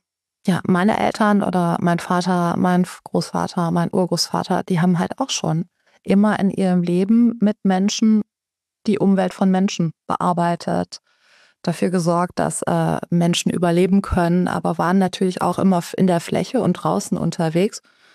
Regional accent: Cologne, North Rhine-Westphalia, Germany; als Kölnerin

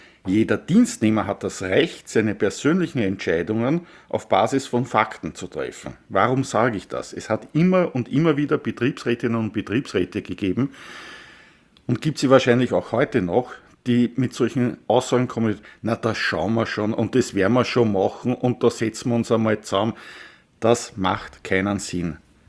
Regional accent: Vienna, Austria; Als Wiener ist man Wiener-Anhänger

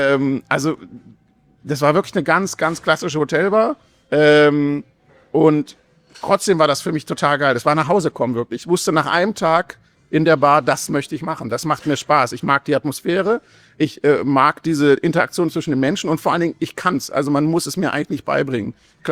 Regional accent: Detmold, North Rhine-Westphalia, Germany; also born or lived in Berlin; Ich wurde mal in Berlin geboren, dann ist die Mauer gefallen und dann sind meine Eltern in den Westen gegangen und ich war, glaube ich, 1,5 Jahre alt und wurde nicht gefragt und bin dann in Detmold aufgewachsen. Das ist eine mittlere Stadt in Ostwestfalen

